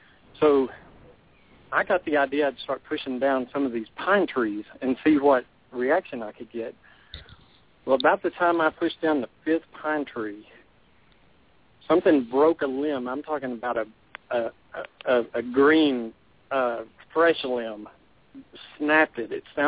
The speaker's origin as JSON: {"language": "English", "town": "McKinney", "region": "Texas", "country": "United States", "tie": "born or raised there", "said": "I grew up in McKinney, Texas, and in 1964, there was supposedly a Bigfoot sighting."}